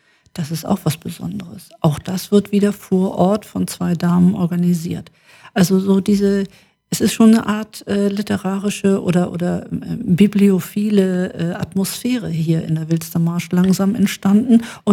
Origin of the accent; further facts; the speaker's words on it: Hamburg, Germany; born there; now in Wewelsfleet, Germany; als ich von Hamburg, ich bin eigentlich gebürtige Hamburgerin, hier nach Wewelsfleet gezogen bin.